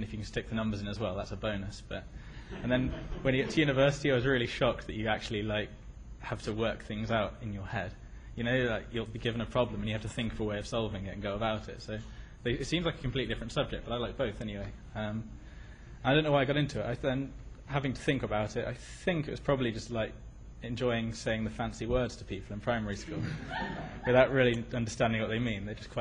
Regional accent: England, United Kingdom; from England.

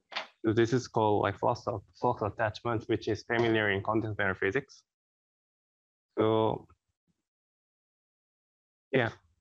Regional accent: South Korea; English is a second language; moved away as an adult; now in Canada; So I'm from South Korea.

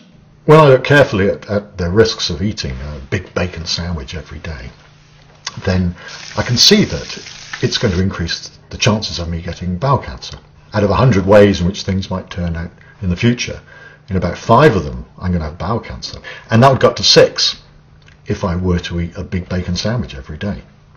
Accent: England, United Kingdom

